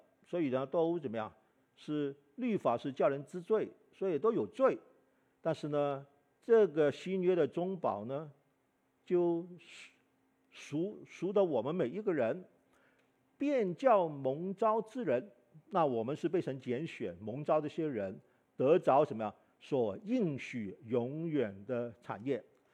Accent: Hong Kong; 那可能跟我在香港长大的这个背景啊影响我。

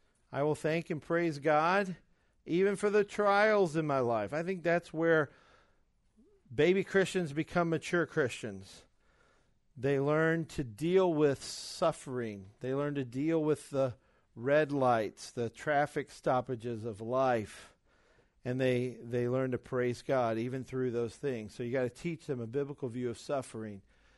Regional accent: Alabama, United States; This will surprise you because I'm from Alabama, but or maybe it won't.

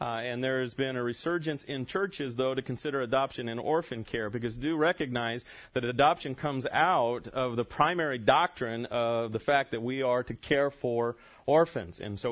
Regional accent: Visalia, California, United States; also born or lived in Corcoran / Dinuba / Exeter / Kingsburg; I was immediately put in a foster home for a few months in Visalia, California, and then that's where my parents lived, and that's then I grew up and spent time in Visalia and Dinuba and Exeter and Kingsburg and Tulare

